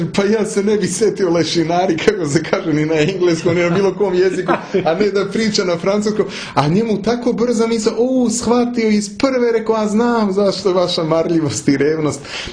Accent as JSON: {"language": "Serbian", "region": "Vojvodina", "country": "Serbia", "said": "ja sam ipak iz Vojvodine, crnica zemlja i onda poreklom"}